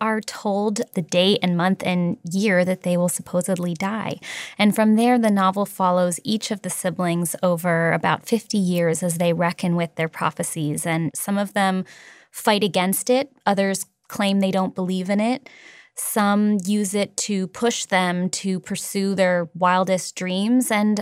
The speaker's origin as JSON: {"language": "English", "town": "San Francisco", "region": "California", "country": "United States", "tie": "born or raised there", "said": "Well, I grew up in San Francisco and I grew up with gay parents."}